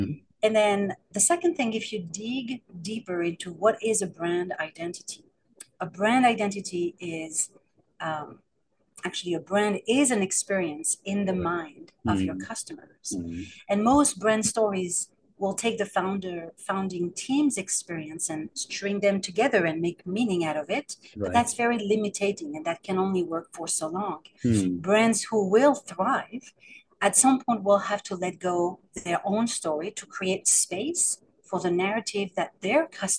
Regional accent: France; English is a second language; moved away as an adult; also born or lived in San Francisco, United States; now in New York City, United States; Well, I'm originally from France. I moved in 1998 to San Francisco Bay Area.

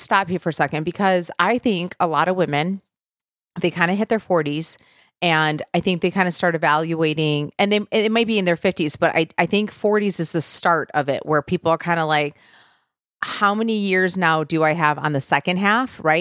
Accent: Michigan, United States; now in Nashville, United States; I'm originally from Michigan, so I get it. I'm in Nashville

